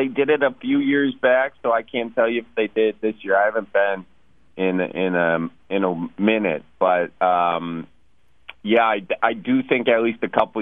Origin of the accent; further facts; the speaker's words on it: Milwaukee, Wisconsin, United States; I'm not from Manitowoc myself. That's up the ways a bit, up the shore. I'm from the Milwaukee area. I do have family in Trivers.